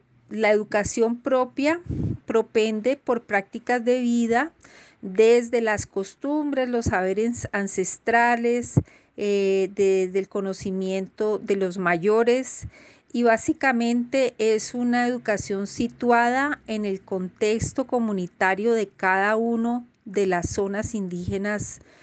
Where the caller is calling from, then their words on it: Colombia; desde Colombia.